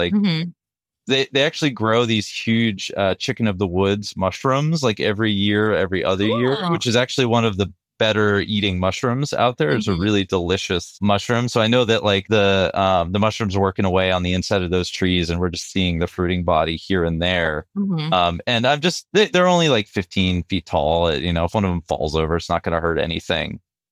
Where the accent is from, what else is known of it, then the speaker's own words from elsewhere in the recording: New Hampshire, United States; now in Washington, United States; I grew up in New Hampshire and now I'm here in Washington